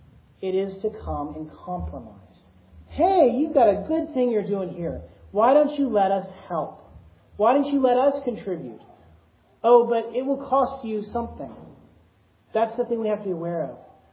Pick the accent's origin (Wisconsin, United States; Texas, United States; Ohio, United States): Texas, United States; I come from Texas, and all the big cities are up the 35 corridor.